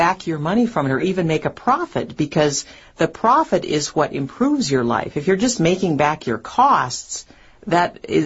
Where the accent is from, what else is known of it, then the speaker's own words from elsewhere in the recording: Bozeman, Montana, United States; I can think, for example, in the newspaper in my hometown in Bozeman, Montana